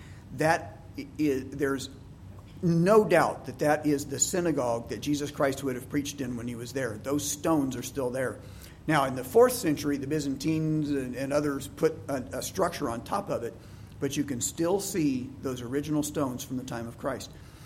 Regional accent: Midwest, United States; I talked too fast. I was from the Midwest.

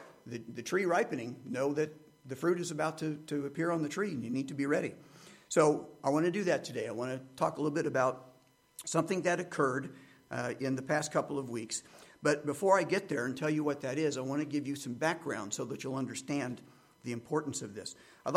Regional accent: Midwest, United States; Like that growing up in the Midwest when tornadoes would come through.

